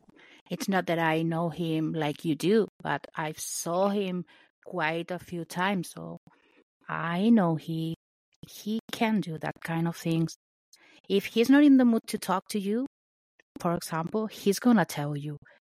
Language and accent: English; Barcelona, Catalonia, Spain; English is a second language; now in Madrid, Spain; my hometown is Barcelona. So I'm not from here, from Madrid.